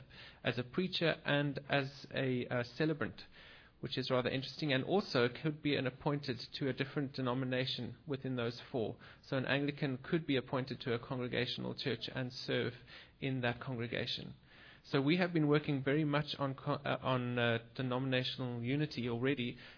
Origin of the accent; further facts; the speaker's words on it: Cape Town, Western Cape, South Africa; now in Dallas, United States; I come from South Africa in Cape Town. I'm studying in Dallas at the moment, of all places, at Perkins School of Theology, which is connected to Southern Methodist University. I am Anglican, but I come from a long line of Methodist ministers, four generations of them.